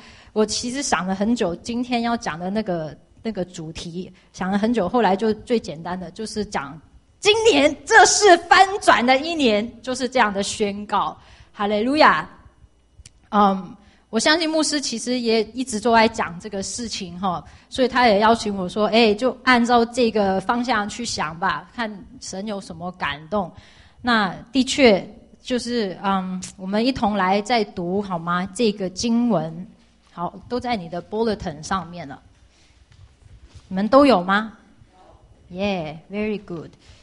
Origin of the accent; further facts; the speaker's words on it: China; 不是像我们中国人那种每一年啊什么是狗年